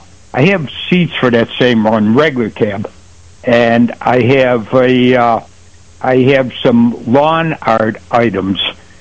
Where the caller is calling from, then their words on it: Attica Center, New York, United States; I'm up here in sunny Attica Center.